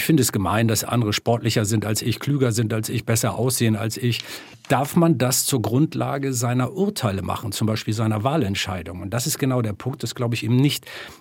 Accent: Germany; in dieses Land, in mein Heimatland

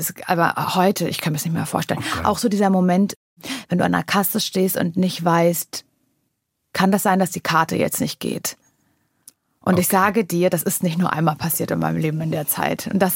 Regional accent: Parchim, Mecklenburg-Vorpommern, Germany; now in Berlin, Germany; weil ich komme ja aus Parchim und ist ja nicht so weit von Berlin entfernt.

